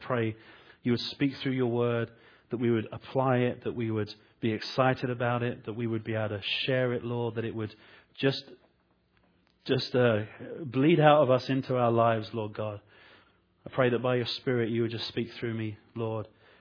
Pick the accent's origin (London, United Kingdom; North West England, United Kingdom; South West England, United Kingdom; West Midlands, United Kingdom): London, United Kingdom; Being from London, that's kind of what I think when I hear the word condemn. I was born and raised in London, where we have, you know, history and stuff.